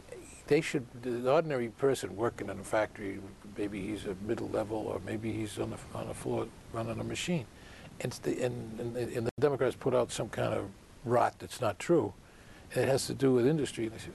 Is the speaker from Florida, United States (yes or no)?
no; Boston, Massachusetts, United States; Yeah, in Boston. I grew up in Boston.